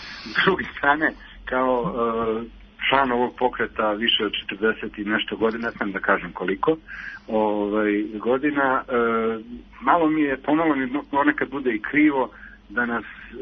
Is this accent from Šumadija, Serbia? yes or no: no; Obrenovac, Belgrade, Serbia; ja sam inače iz Obrenovca